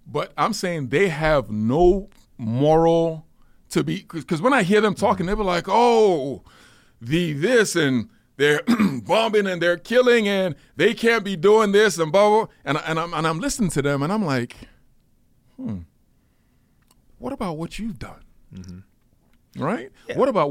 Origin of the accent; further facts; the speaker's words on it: United Kingdom; born there; There's the United Kingdom, where I was born and that I live.